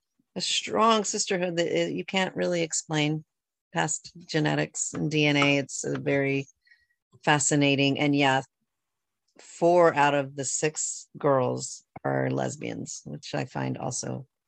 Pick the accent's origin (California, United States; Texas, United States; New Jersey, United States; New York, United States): New York, United States; born there; I was born in New York and my oldest half sister is the same age as I am.